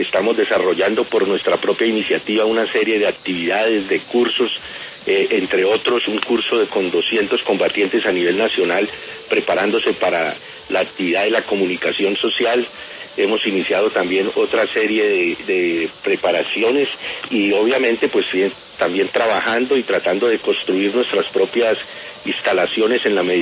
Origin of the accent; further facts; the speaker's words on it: Colombia; como colombianos que somos